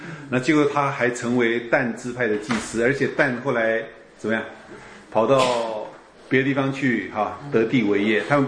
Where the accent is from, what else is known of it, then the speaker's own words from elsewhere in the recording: China; 我们中国人人多不多？土地大不大？